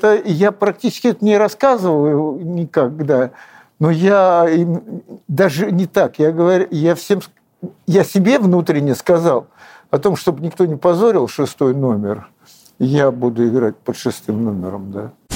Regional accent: Alabushevo, Moscow Oblast, Russia; also born or lived in Kryukovo; я родился в Крюково, мама получила участок на следующей станции Алабушево и построила дом, и там я вырос

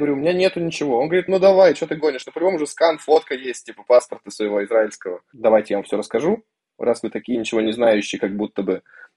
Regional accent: Moscow, Russia; я из Москвы, там никто не ездит со шлемом

